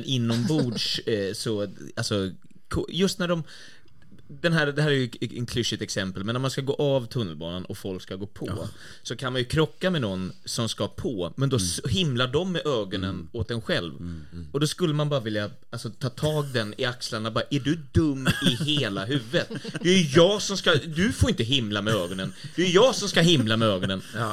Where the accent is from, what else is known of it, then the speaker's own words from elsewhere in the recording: Sweden; Jag är också svensk.